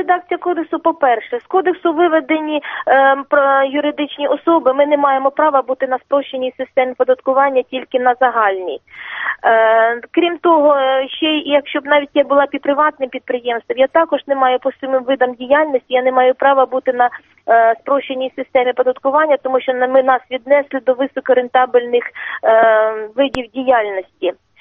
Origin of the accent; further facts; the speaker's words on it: Mykolaiv, Mykolaiv Oblast, Ukraine; З міста Миколаєва.